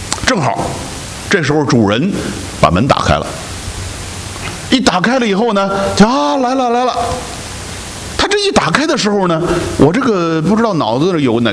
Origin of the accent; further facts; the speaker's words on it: China; 这个我们中国人的新年呢，这个一定要过，说这个新年好哈